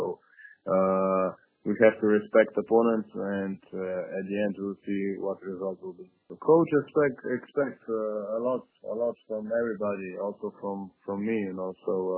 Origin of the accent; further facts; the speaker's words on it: Bled, Slovenia; English is a second language; I was at my hometown in Bled